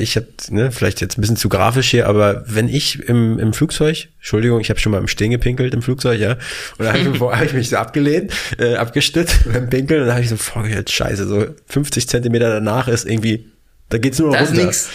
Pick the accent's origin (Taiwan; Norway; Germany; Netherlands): Germany; Mecklenburg-Vorpommern; wir kommen aus MacPom, 2 Stunden mit dem Auto in die Heimat.